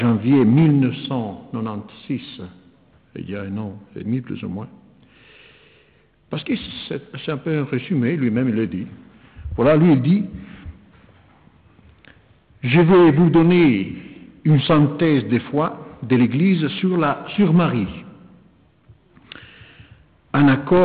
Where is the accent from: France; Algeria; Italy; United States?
Italy; French is a second language; Je suis italien, je lis l'Osservatore Romano.